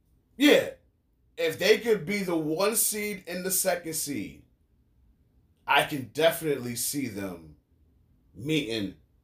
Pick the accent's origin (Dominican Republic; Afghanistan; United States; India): United States; Brooklyn, New York; I'm from Brooklyn, so the Nets is my team. I'm from Brooklyn.